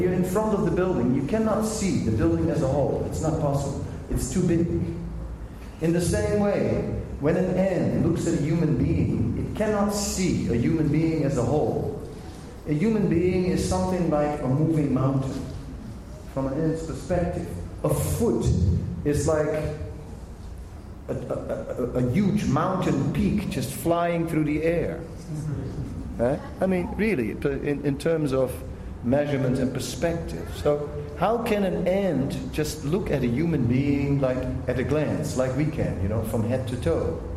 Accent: Vrindavan, Uttar Pradesh, India; I said, well, it's obvious, you know what I mean? I'm from Vrindavan.

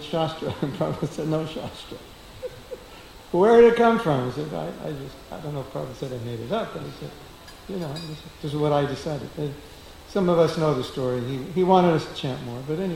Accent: Los Angeles, California, United States; And I grew up in Los Angeles, so immediately I had this vision of Beverly Hills.

